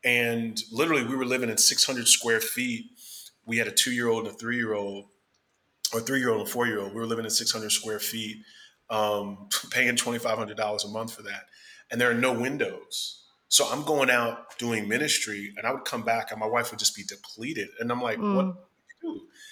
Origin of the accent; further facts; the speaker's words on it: Northeast, United States; we both had a Black church background, and we're both from the Northeast.